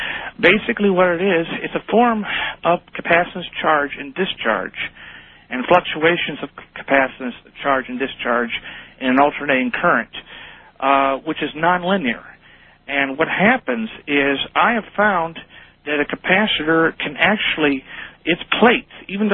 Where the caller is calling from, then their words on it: Mansfield, Ohio, United States; I'm calling from Mansfield, Ohio.